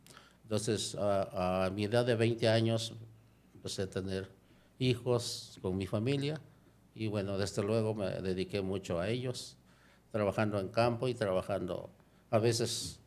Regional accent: Santa Catarina Loxicha, Oaxaca, Mexico; Bueno, yo soy de Santa Catarina, Loxicha, okay. Ochutla, Oaxaca. Soy costeño, desde luego.

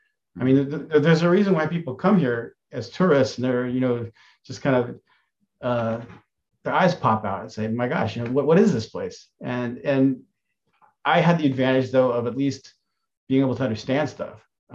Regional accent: California, United States; You know, growing up in California, in Marin County, it was in its own way a good place and a good time.

